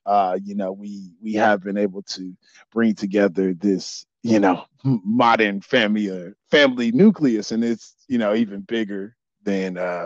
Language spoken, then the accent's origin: English; Houston, Texas, United States; I'm from Houston, Texas.